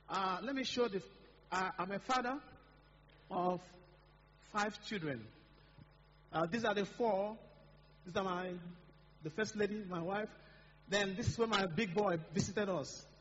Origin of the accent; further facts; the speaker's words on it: Nigeria; born there; I was born here in Nigeria.